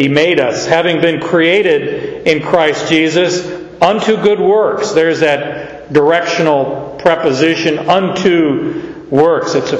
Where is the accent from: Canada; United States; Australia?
Canada; It's just, I'm Canadian, they're Jewish.